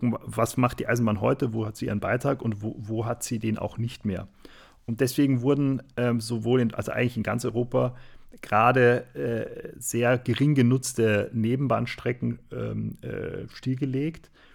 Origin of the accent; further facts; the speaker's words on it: Austria; now in Germany; ich bin ja aus Österreich, da ist das nicht so.